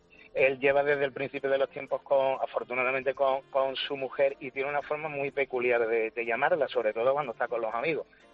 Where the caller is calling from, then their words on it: Seville, Andalusia, Spain; de Sevilla.